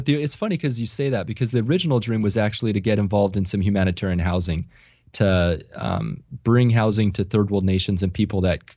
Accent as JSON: {"language": "English", "region": "California", "country": "United States", "tie": "born or raised there"}